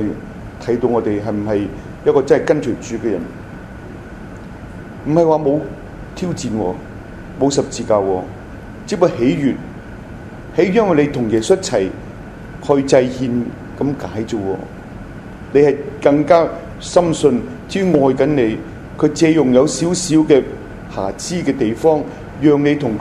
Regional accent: China; 我從中國嚟嘅。

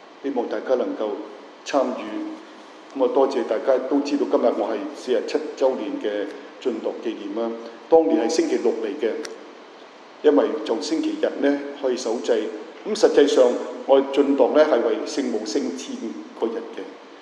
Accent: Hong Kong; 所以今天我香港人需要的是与主的密切的关系。

